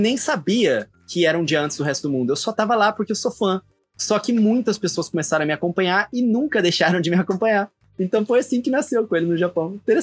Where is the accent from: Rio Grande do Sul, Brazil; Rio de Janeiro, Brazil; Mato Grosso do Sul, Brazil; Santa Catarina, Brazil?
Mato Grosso do Sul, Brazil; só que eu sou de Mato Grosso do Sul.